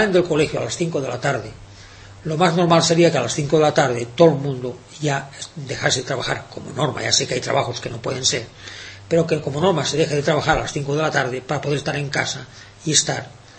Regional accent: Spain; como buen español que soy

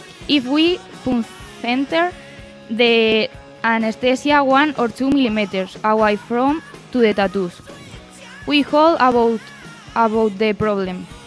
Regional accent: Madrid, Community of Madrid, Spain; English is a second language; I'm 19 years old. I'm from Madrid.

